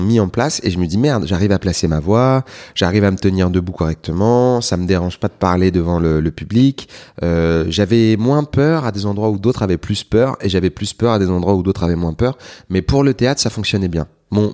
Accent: Île-de-France, France; moi, j'ai grandi en Seine-Saint-Denis, d'accord, dans une famille qui est venue d'Algérie dans les années 50.

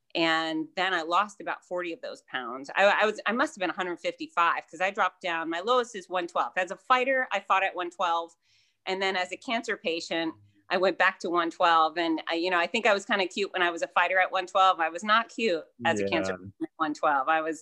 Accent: Fort Lauderdale, Florida, United States; I was born and raised in the Fort Lauderdale area.

